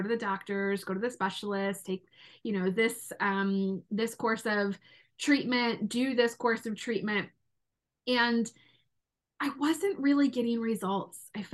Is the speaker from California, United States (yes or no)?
no; Detroit, Michigan, United States; And I was growing up in Detroit, Metro Michigan.